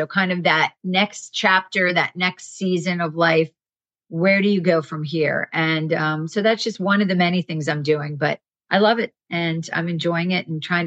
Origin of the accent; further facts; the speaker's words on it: Pennsylvania, United States; My dad was a DA in the county where I grew up in Pennsylvania.